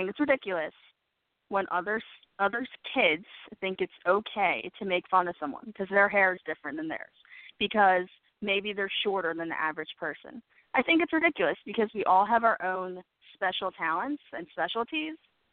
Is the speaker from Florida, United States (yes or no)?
no; New Jersey, United States; we had a rental car, and I'm from South Jersey, and the ride was maybe a good 2.5 hours away.